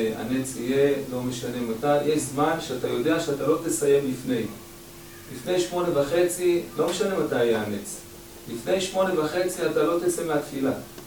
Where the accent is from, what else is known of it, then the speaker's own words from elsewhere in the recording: Bnei Brak, Central District, Israel; born there; אני עצמי נולדתי בבני ברק